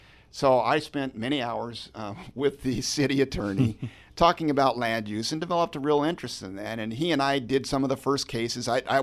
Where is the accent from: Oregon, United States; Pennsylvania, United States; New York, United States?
Oregon, United States; Portland; also born or lived in California; Well, I grew up actually in Portland, even though I was born in California. Hate to admit that, but yes, I was born in California.